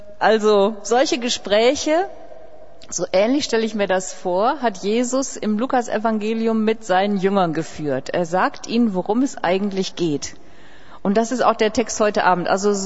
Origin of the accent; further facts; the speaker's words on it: North Rhine-Westphalia, Germany; Ich komme aus dem Ruhrgebiet, da passiert es immer wieder, dass Häuser plötzlich Risse bekommen